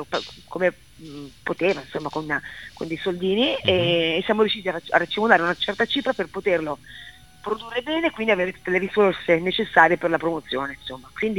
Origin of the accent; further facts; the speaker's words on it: Finland; born there; Italian is a second language; Sono nata in Finlandia, sono girato un po' il mondo con la mia musica